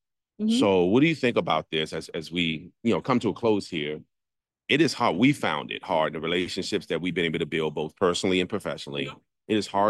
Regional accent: Maryland, United States; She's from Seattle, Washington. We're from the Maryland area.

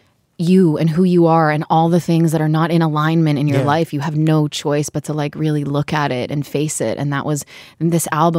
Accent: New Jersey, United States; I also wrote most of this album in my hometown in New Jersey.

